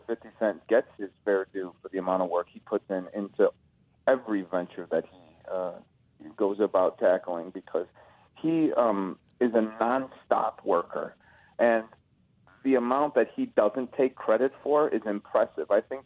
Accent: Chicago, Illinois, United States; Well, I grew up in Norwood Park on Chicago's far northwest side, at Taft High School, if anybody's looking for a reference plate.

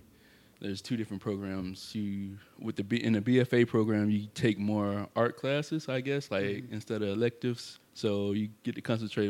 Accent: Birmingham, Alabama, United States; from Birmingham, Alabama, born and raised here, you know.

